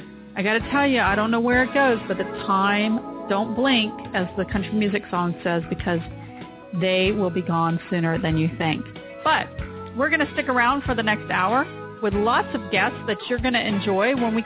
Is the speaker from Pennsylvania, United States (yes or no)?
no; Florida, United States; although there's a lot of places in the United States, including my home state of Florida, that still hovering around the 90-degree mark